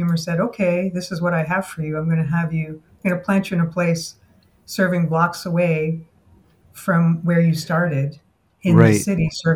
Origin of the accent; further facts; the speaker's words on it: Toronto, Ontario, Canada; also born or lived in Halifax / Montreal; So I was born in Halifax, lived in Montreal, ended up in Toronto, and living on Riverdale Avenue before Riverdale was Riverdale.